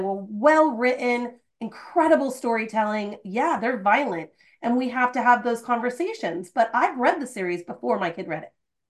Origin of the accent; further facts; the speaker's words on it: California, United States; And as a Californian, I know you are too, the use of cannabis is not something that I see as a big deal in general.